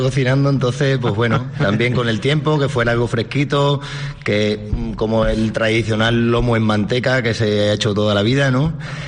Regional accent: Los Santos de Maimona, Extremadura, Spain; Agachao somos los de Los Santos de toda la vida, ¿no?

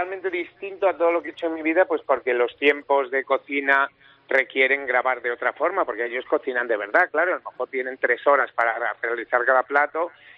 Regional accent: Galicia, Spain; yo sabía hacer fillos porque soy gallego y poco más.

